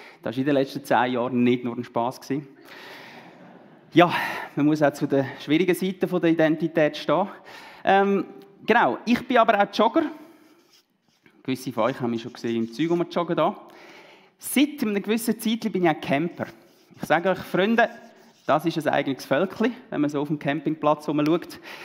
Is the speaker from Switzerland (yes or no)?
yes; Switzerland; dass ich sage, ich bin Schweizer